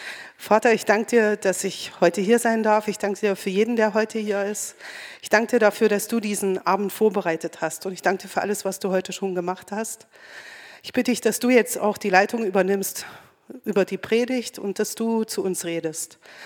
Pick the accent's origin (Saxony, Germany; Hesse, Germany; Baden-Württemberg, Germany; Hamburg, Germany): Saxony, Germany; Hermannsdorf; also born or lived in Annaberg; wurde ja schon mehrfach gesagt. Bin aufgewachsen und geboren hier in Annaberg, aufgewachsen in Hermannsdorf.